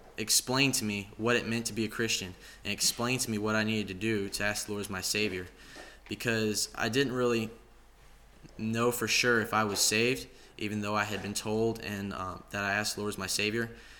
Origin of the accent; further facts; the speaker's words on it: Chapel Hill, Tennessee, United States; Like I said, I'm from Chapel Hill, Tennessee.